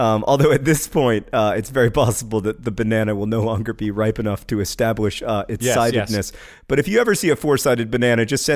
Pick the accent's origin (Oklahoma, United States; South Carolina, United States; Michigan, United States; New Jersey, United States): Oklahoma, United States; I had the pleasure of marrying my husband in my home state of Oklahoma